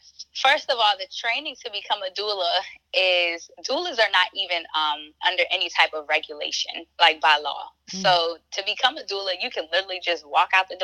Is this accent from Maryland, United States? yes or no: yes; Baltimore, Maryland, United States; So for me, I'm a Black woman and I'm from Baltimore.